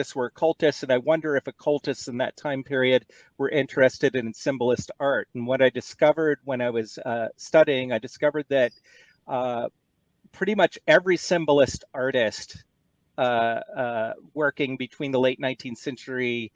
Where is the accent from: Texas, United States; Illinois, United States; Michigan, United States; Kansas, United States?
Texas, United States; Houston; now in Manhattan, United States; I grew up in Houston, Texas, but I moved to Manhattan.